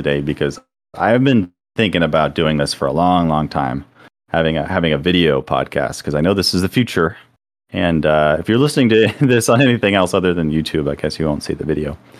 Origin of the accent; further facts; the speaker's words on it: Florida, United States; I'm from Florida, so I do things wrongly on purpose sometimes.